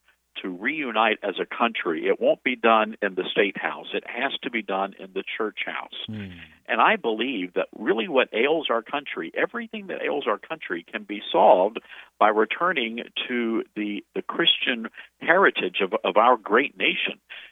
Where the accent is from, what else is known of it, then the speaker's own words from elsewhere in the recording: Memphis, Tennessee, United States; And you fellas know that I'm from Memphis, Tennessee. So I'm just a Southerner as they come